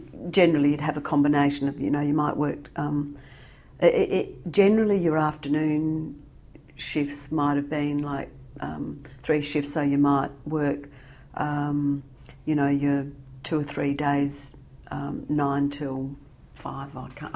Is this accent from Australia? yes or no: yes; Adelaide, South Australia, Australia; born there; I was born in 1956 in Adelaide to parents of Greek background. My parents had migrated here in 1954